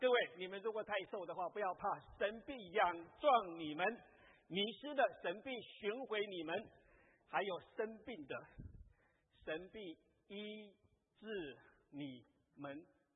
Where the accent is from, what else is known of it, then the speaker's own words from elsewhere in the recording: Hualien, Hualien County, Taiwan; 我六月份的时候我在台湾，我在我的家乡花莲住了一个月的时间